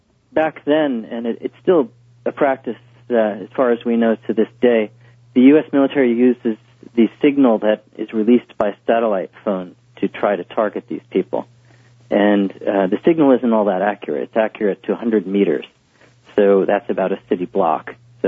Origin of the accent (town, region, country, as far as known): United States